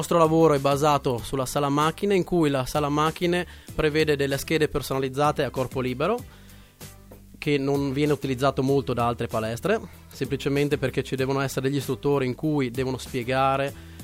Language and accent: Italian; Verzegnis, Friuli-Venezia Giulia, Italy; che io sono di Verzegnis, un bellissimo ricordo